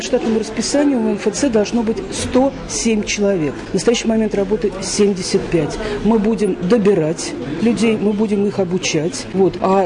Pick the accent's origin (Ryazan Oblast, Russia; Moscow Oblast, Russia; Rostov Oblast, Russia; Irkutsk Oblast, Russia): Moscow Oblast, Russia; Ramenskoye; так вот мы коренные раменцы называем.